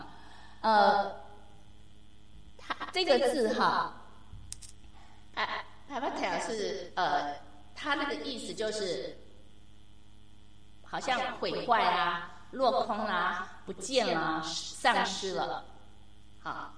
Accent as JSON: {"language": "Chinese", "country": "Taiwan", "tie": "born or raised there", "said": "我最要好的在台湾从小一起长大的最要好最要好的知心朋友"}